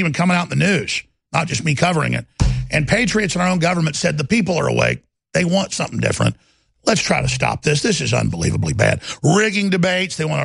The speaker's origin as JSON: {"language": "English", "region": "Texas", "country": "United States", "tie": "born or raised there", "said": "but simply growing up in Texas as Americana around men who'd fought for the country and who knew the score"}